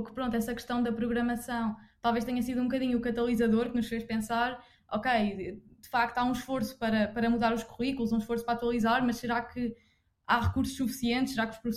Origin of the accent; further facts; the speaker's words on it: Coimbra, Portugal; also born or lived in Lisbon; Pronto, então eu venho de Coimbra, estudei em Coimbra, portanto, todo o meu percurso até ao 12º ano e depois para a faculdade fui para Lisboa